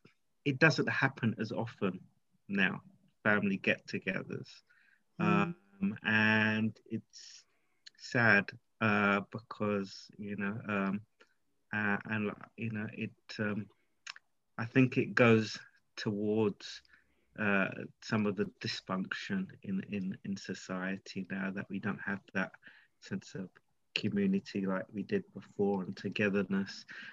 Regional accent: London, United Kingdom; I grew up in Fulham and Wandsworth.

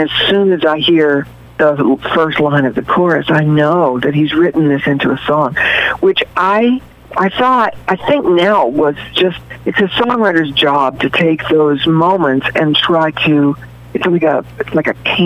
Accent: Cross Lanes, West Virginia, United States; everybody knew everybody in our little town, and my hometown was called Cross Lanes. It was named for the stoplight.

